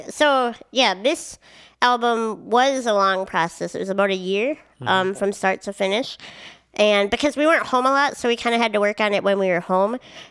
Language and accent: English; Minnesota, United States; Baggage. Can you tell I'm from Minnesota?